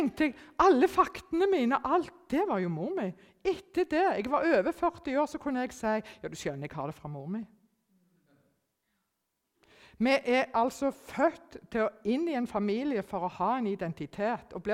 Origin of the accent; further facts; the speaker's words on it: Germany; håper ingen vet at jeg er tysk